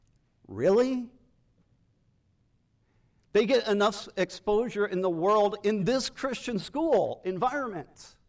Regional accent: South Korea; And so as an 18-month-old, I grew up in South Korea. That was my home. That was the culture I knew. We spoke English in the home, but I learned how to speak Korean to my Korean friends on the streets.

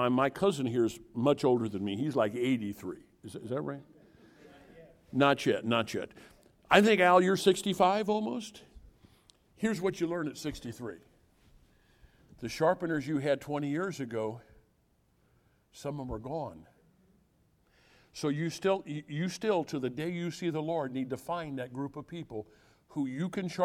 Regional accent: Grafton, Illinois, United States; We're both from Illinois. We both have similar backgrounds. We both grew up on the Illinois River.

